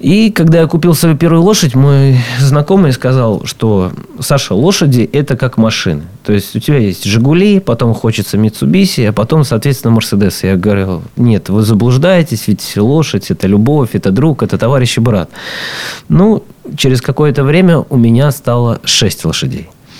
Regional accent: Khilovo, Pskov Oblast, Russia; born there; Родился я в деревне Хилово, это Порховский район, Псковская область, 80 километров от города Пскова.

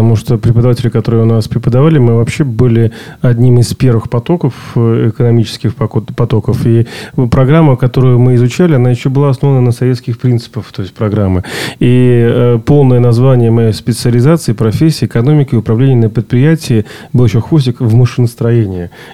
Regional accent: Pskov, Pskov Oblast, Russia; Ну, я коренной пскович, родился в Пскове. Штамп в паспорте стоит место рождения город Псков.

